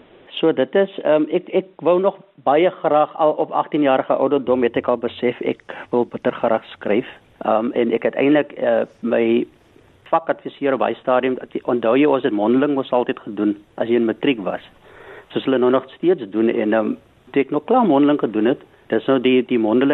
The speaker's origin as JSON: {"language": "Afrikaans", "region": "Northern Cape", "country": "South Africa", "tie": "born or raised there", "lives_now": "Knysna, South Africa", "said": "Ja, ek is 'n sentraal Suid-Afrikaner. Ek is gebore net op die Kaapse vlakte, maar ek het later jare het my pa vir ons Noord-Kaap toe gevat."}